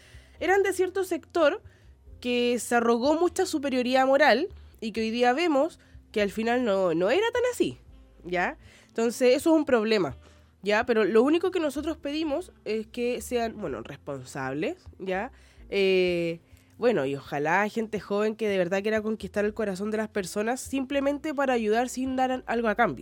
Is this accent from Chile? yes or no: yes; Valparaíso, Chile; que en mi caso yo soy de Valparaíso